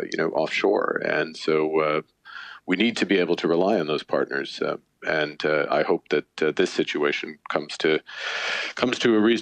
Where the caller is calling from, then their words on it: Canada; I'm joining you from Canada